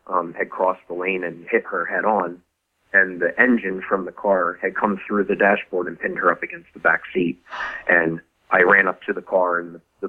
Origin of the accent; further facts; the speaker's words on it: Croydon, Pennsylvania, United States; Okay, well, I grew up in Croydon, Pennsylvania, which is a few miles northeast of Philadelphia. Croydon was like a pretty much blue-collar, lower-income, white neighborhood.